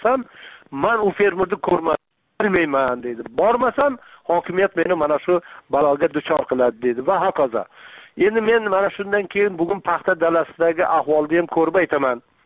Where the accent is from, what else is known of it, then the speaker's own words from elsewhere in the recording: Jizzakh Region, Uzbekistan; Shu yil yoz oyida men o'zim tug'ilib o'sgan Jizzax tumanini Malgizor tog' etaklarida o'zim bolaligim o'tgan, o'zim tug'ilgan qishloqlarda ancha vaqt yurishimga to'g'ri keldi.